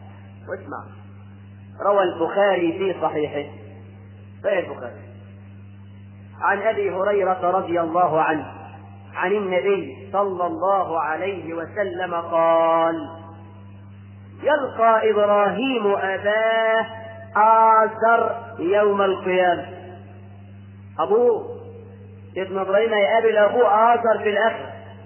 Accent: Egypt; ده احنا كمصريين بنسمي الواحد اسمين

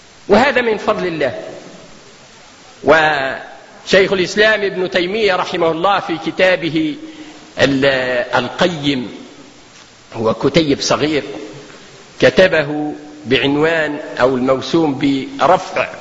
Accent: Tunisia; ولا يقول المثل عندنا في تونس

